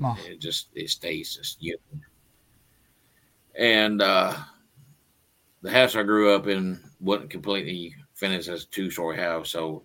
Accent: Kentucky, United States; So that was my hometown. And living in a small town like that, you know, anything paranormal, that's pretty much what we grew up

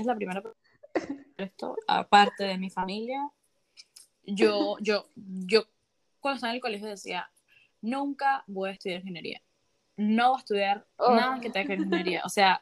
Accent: Puerto La Cruz, Anzoátegui, Venezuela; De donde yo soy, que es Puerto La Cruz, sí habían bastantes carreras

